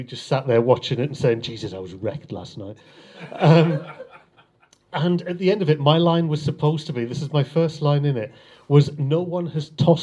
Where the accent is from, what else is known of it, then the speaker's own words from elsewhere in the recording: North East England, United Kingdom; I'm from the Northeast, so I was kind of a professional Northeast actor for a while.